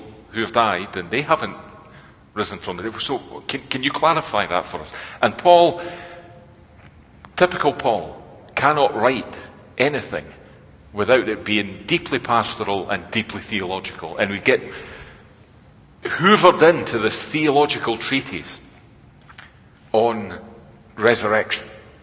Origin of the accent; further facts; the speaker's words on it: United Kingdom; Because we're British and we're on an island.